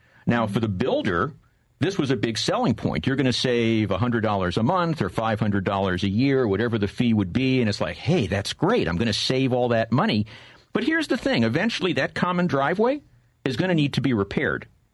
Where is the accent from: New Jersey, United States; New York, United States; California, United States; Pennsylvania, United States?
New York, United States; Brooklyn; moved away; I'm originally an expatriate Yankee. I come from Brooklyn. And when I first came down here in 77